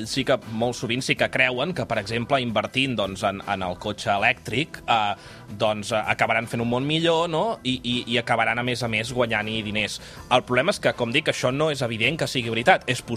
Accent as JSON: {"language": "Catalan", "region": "Catalonia", "country": "Spain", "said": "com a mal català no suporto el tomàquet"}